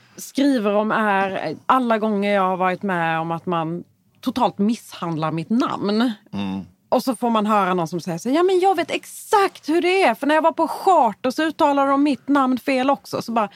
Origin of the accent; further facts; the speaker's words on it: Skåne, Sweden; Vi är ju båda från Skåne